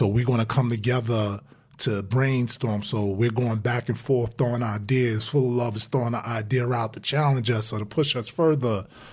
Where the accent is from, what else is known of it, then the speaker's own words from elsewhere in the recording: Brownsville, New York, United States; even growing up in Brownsville, excuse me, I knew the BMW was like the best car.